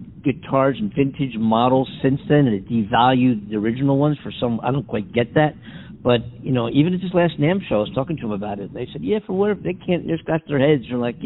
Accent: Philadelphia, Pennsylvania, United States; I'm from Philly, they're in Nazareth, Pennsylvania, and I know them all real well.

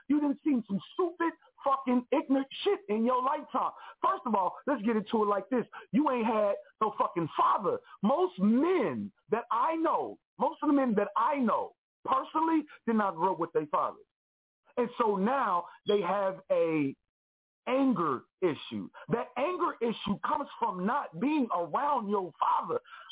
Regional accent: Kansas City, Missouri, United States; now in Philadelphia, United States; I'm from Kansas City, Missouri, not from Philadelphia. I live in Philadelphia now, but this is where I'm from.

